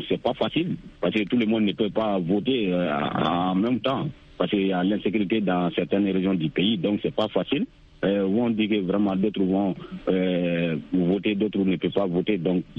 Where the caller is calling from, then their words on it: Soumitine, Mali; Quant à moi … depuis dans mon village natal à Soumitine.